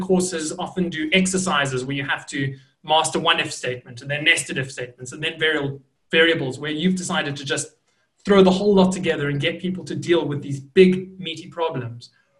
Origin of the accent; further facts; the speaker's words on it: Johannesburg, Gauteng, South Africa; I'm from Joburg, South Africa.